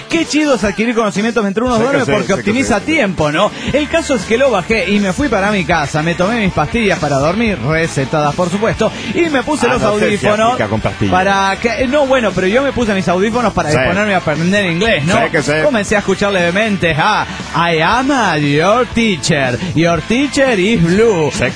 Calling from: Los Cabos, Baja California Sur, Mexico; de Los Cabos, Baja California Sur, México.

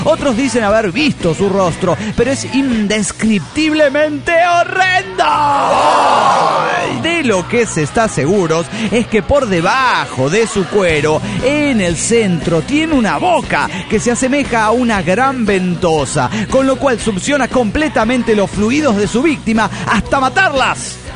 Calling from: Monterrey, Nuevo León, Mexico; de Monterrey.

